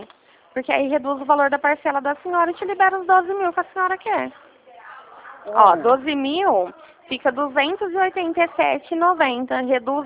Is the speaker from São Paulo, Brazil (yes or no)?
yes; São Paulo, Brazil; eu sou daqui de São Paulo, né? Eu sou daqui de São Paulo.